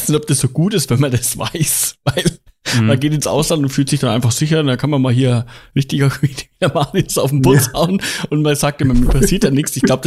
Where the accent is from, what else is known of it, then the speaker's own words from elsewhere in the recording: Germany; na gut, ich komme aus Deutschland, mir passiert ja nichts.